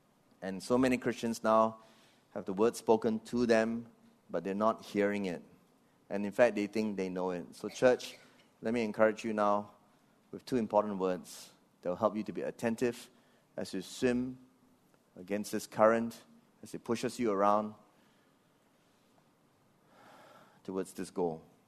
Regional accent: Australia; now in Singapore; I'm a migrant myself. I came from Australia here. I have permanent residency in Singapore and Australia.

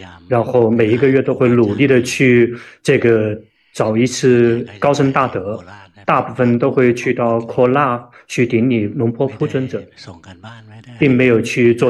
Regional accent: Thailand; 现在我们泰国人这个得抑郁症的人非常的多

